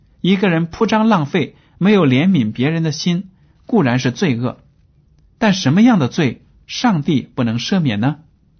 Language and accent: Chinese; China; 这种讲法和我们中国人讲的那种善有善报恶有恶报是非常的相似的一致的